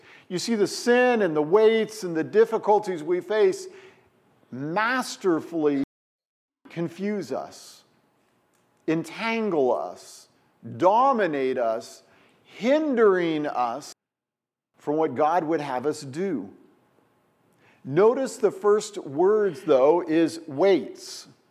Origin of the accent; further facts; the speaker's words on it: West Coast, United States; Well, I grew up on the West Coast and they had foxtails.